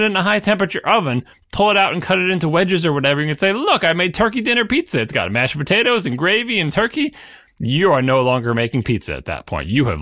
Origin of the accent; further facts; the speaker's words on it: New York, United States; And I am from New York, and what I want is the pizza from my home, my childhood, the traditional New York pizza.